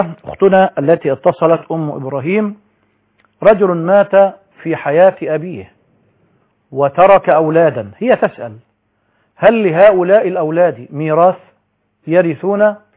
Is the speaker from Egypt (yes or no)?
yes; Egypt; في بلدنا مصر